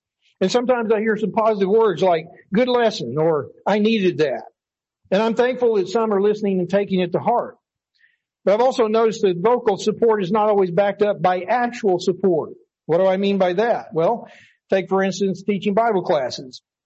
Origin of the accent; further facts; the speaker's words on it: Arkansas, United States; I remember growing up in Arkansas, I used to hear A.W. Goff talk about preacheritis.